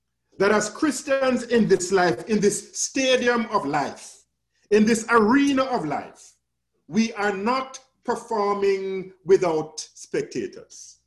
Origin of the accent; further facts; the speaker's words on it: Jamaica; especially back home in Jamaica, my home country